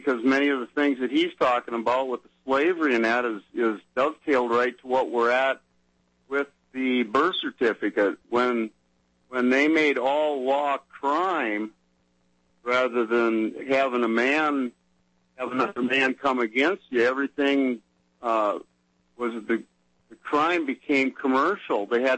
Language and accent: English; Wisconsin, United States; I'm from Wisconsin. I spent 5 years in Missouri